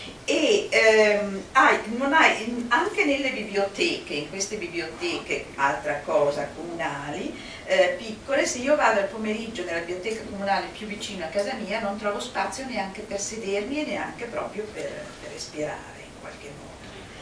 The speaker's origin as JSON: {"language": "Italian", "town": "Milan", "region": "Lombardy", "country": "Italy", "tie": "born or raised there", "also_born_or_lived": "Germany", "said": "Io sono di Milano, ho sempre vissuto in città a Milano e un po' in Germania."}